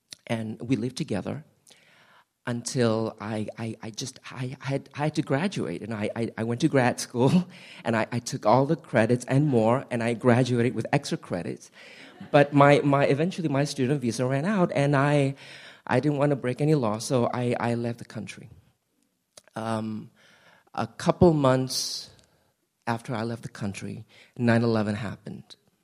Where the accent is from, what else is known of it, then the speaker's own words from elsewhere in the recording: Singapore; now in United States; I was born and raised in Singapore in a Muslim family. All my life, though, I've always wanted to come to America.